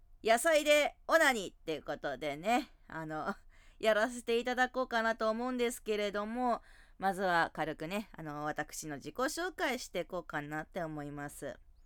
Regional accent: Hokkaido, Japan; now in Tokyo, Japan; 出身地は北海道ですね。今はね、東京に住んでいるんですけれども、出身地自体は北海道です。大自然でね、のびのび育った変態女です。

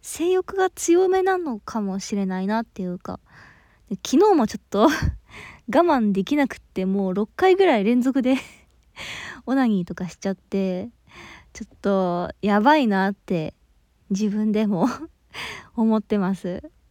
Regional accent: Kansai, Japan; はい、で出身地は関西の方ですね。

